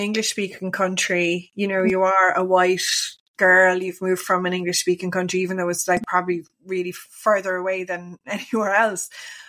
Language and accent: English; Waterford, Munster, Ireland; accent: Waterford; I'm from Waterford, I do have a Waterford accent